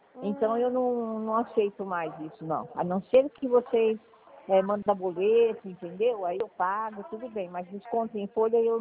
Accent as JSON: {"language": "Portuguese", "region": "São Paulo", "country": "Brazil", "lives_now": "São Bernardo do Campo, Brazil", "said": "eu moro em São Bernardo, mas eu sou de São Paulo."}